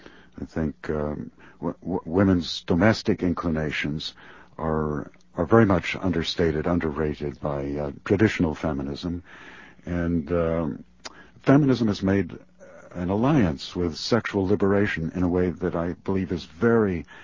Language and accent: English; United States; I'm an American, so I always try to be optimistic